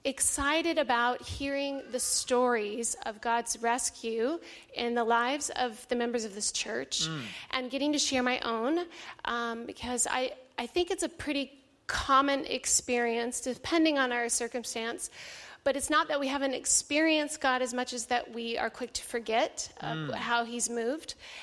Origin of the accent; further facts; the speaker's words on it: California, United States; moved away as an adult; I am originally from California. I will make it the shorter version, but just to give some background, we moved across the states from California to Connecticut.